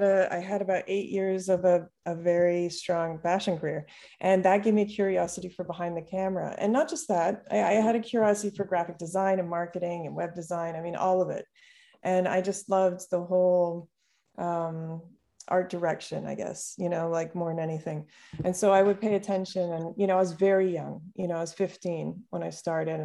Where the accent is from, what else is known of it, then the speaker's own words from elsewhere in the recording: Bahamas; Well, I grew up in the Bahamas. I was born here, and I got into modeling.